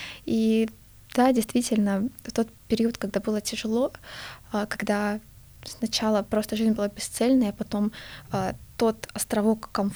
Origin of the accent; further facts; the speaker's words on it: Novosibirsk, Novosibirsk Oblast, Russia; moved away as an adult; now in Moscow, Russia; Новосибирск, мой родной город, я училась там в школе, и потом уехала поступать в Москву.